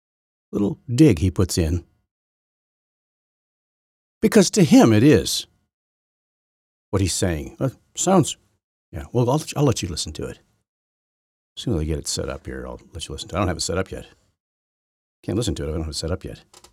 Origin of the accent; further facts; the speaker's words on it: United States; something that, in my opinion, is absolutely offensive to me as an American.